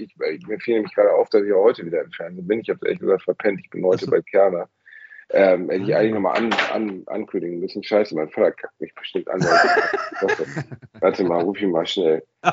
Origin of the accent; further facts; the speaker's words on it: Gelsenkirchen, North Rhine-Westphalia, Germany; born there; Aber klar, wenn man aus Gelsenkirchen geht. Ich bin in Schalke geboren.